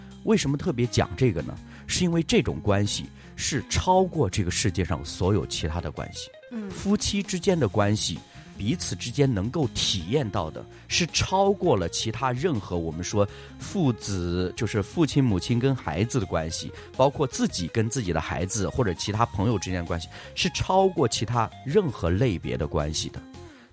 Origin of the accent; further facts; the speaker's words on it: China; 当我作为一个中国人，我接受了基督教信仰之后